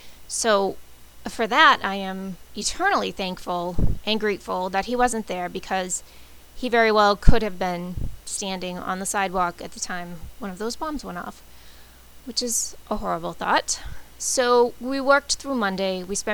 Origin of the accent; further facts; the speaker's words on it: Watertown, Massachusetts, United States; now in East Bridgewater, United States; And there in Watertown, which is my hometown where I grew up in and lived in after I got married until I moved here to East Bridgewater.